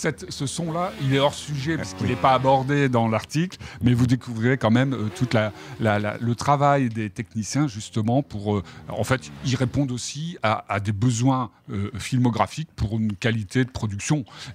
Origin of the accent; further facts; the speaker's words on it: Austria; Mais ce qui se passe à côté, chez nous, en Autriche